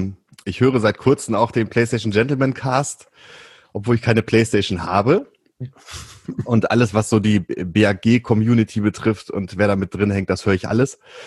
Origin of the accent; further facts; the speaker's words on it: Celle, Lower Saxony, Germany; born there; Ich bin gebürtiger Zeller. Das ist ja bei Hannover.